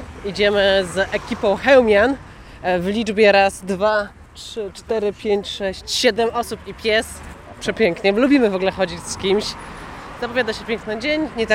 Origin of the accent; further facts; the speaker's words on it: Kozienice, Masovian Voivodeship, Poland; Patyka Kozienicy, moja rodzinna miejscowość